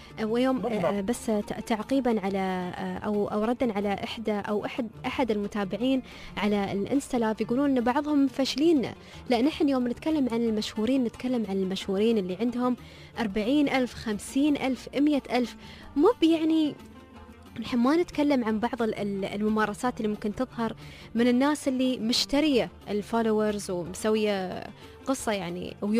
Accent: United Arab Emirates; على مواقع التواصل الاجتماعي عندنا في الإمارات

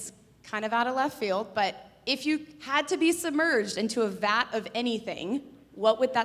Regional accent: Atlanta, Georgia, United States; from Atlanta, Georgia.

